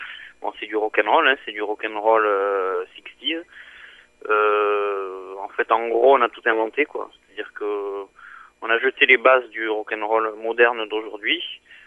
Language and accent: French; Bayonne, Nouvelle-Aquitaine, France; also born or lived in New York / Miami / Taiwan / Kuala Lumpur; On est originaire de Bayonne et de Garassy, mais bon, nos activités dans le show business nous ont amené à quand même beaucoup voyager. Donc on a habité à New York, Miami, Taïwan, Kuala Lumpur